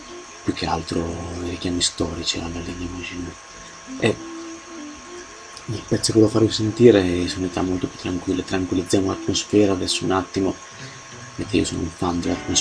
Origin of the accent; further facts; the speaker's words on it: Marche, Italy; Andiamo nella mia terra, nelle Marche, una band delle mie parti